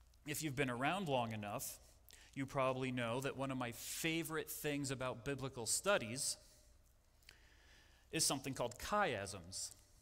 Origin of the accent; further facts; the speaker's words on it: Illinois, United States; moved away as an adult; now in Arizona, United States; After I left high school, after I came to Arizona from Illinois, and I started finding out, so many people have never heard this story before.